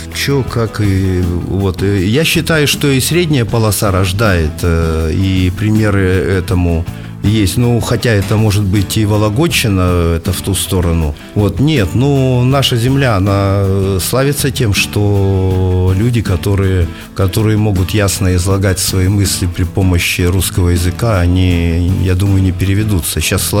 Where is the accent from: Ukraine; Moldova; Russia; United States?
Russia; Zabaykalsky Krai; also born or lived in Novosibirsk; Нет, я родился в Новосибирске, а да, рос в Забайкале.